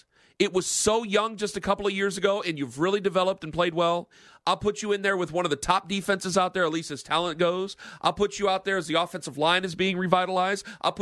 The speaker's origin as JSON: {"language": "English", "town": "Canton", "region": "Ohio", "country": "United States", "tie": "born or raised there", "said": "I'm from Canton, so it was always funny where I grew up 7 miles away from the Hall of Fame"}